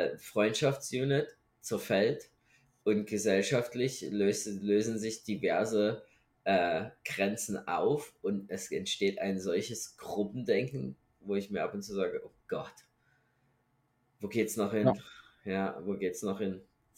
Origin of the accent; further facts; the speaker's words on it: Germany; wir sind Deutsche, man kann gerne in unsere Geschichte zurückdenken